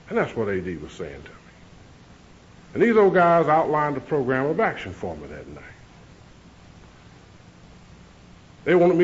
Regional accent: North Carolina, United States; I was born in Cleveland County, North Carolina. I'm a country boy. I used to tell people I was born in Shelby. I was born a good 6 miles out of Shelby.

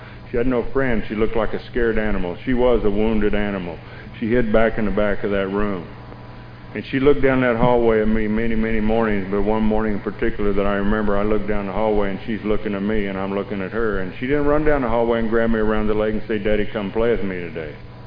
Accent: Texas, United States; Now, I come from the Baptist Bible Belt down there in Texas, and I've been prayed on, prayed over, sprinkled, dipped, screwed, blued, and tattooed

